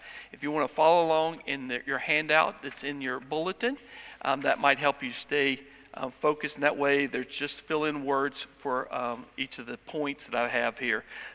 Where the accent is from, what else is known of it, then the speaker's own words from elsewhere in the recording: Roanoke, Virginia, United States; So I grew up in Roanoke, Virginia.